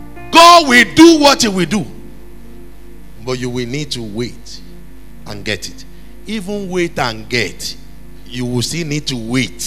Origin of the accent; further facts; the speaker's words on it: Ilesha, Osun, Nigeria; I said, I'm from Ilesha.